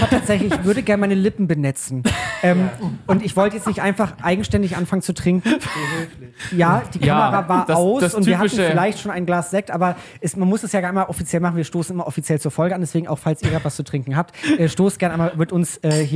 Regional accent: Buchholz, Lower Saxony, Germany; ich komme aus Buchholz, ich muss hier in die Großstadt fahren.

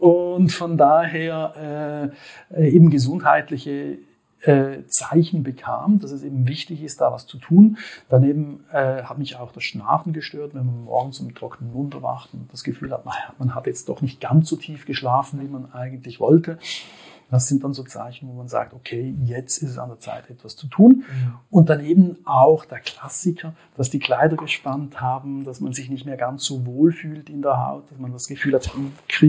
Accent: Switzerland; wie man wahrscheinlich auch meinem Slang anhört, ich komme aus der Schweiz.

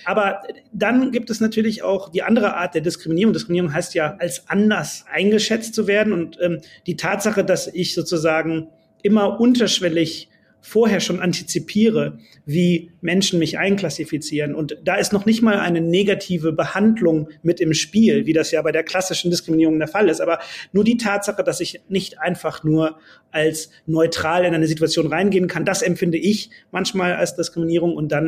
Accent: Bonn, North Rhine-Westphalia, Germany; born there; ich bin ja, wie gesagt, in Bonn geboren. Mein Vater kam aus Nigeria nach Deutschland, meine Mutter aus Frankreich, die haben sich hier getroffen. Natürlich bin ich made in Germany

